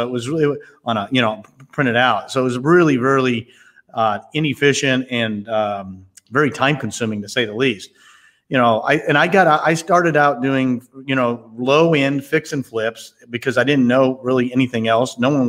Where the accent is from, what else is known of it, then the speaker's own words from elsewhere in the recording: Arizona, United States; now in Texas, United States; I'm from Texas, or I live in Texas, from Arizona.